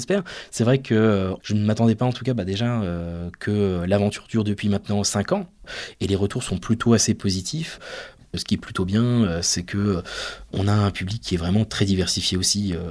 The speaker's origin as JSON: {"language": "French", "town": "Arras", "region": "Hauts-de-France", "country": "France", "tie": "born or raised there", "said": "vu que j'ai passé une grosse partie de mon enfance sur Arras."}